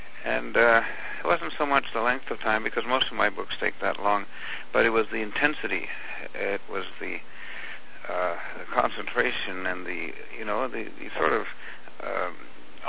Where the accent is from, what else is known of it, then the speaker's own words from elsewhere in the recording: Canada; the main motivation at the beginning certainly was to identify myself as a Canadian.